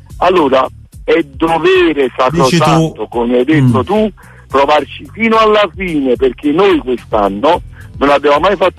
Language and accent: Italian; Naples, Campania, Italy; Siamo napoletani, siamo campioni d'Italia, siamo nati a Napoli